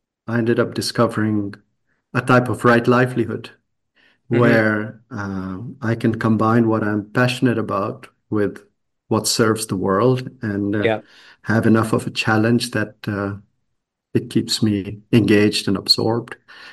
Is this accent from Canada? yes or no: no; Pakistan; I am originally from Pakistan.